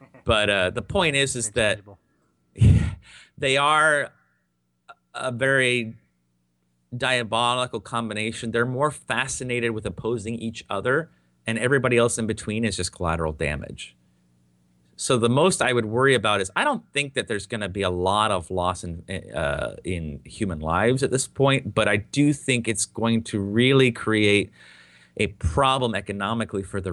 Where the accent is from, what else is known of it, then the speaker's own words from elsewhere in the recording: United States; But as an American, I have to say